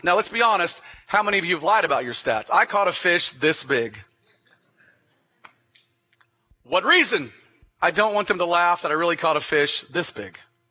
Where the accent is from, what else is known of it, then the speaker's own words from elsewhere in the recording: the South, United States; in my growing up in the South, that was the list of churches and the number of baptisms